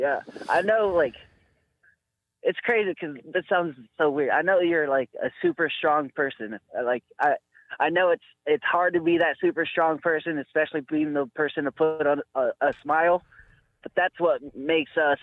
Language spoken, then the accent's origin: English; Eugene, Oregon, United States; But so I grew up here in Eugene, Oregon with my two aunts.